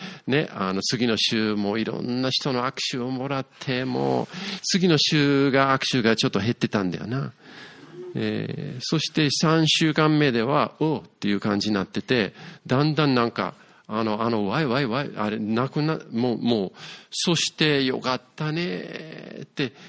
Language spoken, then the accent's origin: Japanese; Yokohama, Kanagawa, Japan; moved away as an adult; also born or lived in United States; 横浜育ちなので、横浜にいたんですけれども、